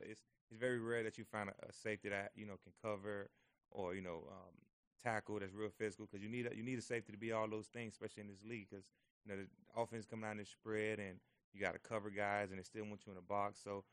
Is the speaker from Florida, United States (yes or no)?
yes; Miami, Florida, United States; You know, I'm from Miami, Florida, so it was great to just stay home.